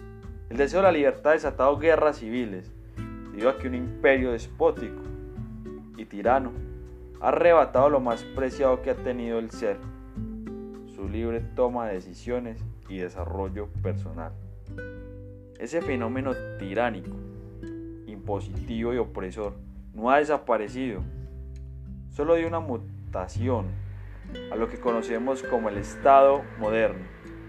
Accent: Colombia; Como amante de esta y como colombiano, analizaré algunos principios de nuestra Constitución

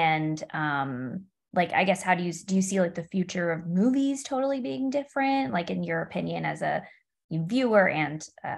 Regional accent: Midwest, United States; moved away as an adult; But I remember I grew up in the Midwest and I moved to New York after college.

